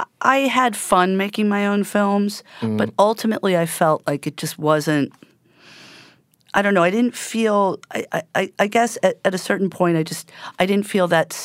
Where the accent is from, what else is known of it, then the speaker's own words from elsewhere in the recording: New York City, New York, United States; I grew up in New York City. Mm-hmm. I grew up at a time where there were a lot of movie theaters.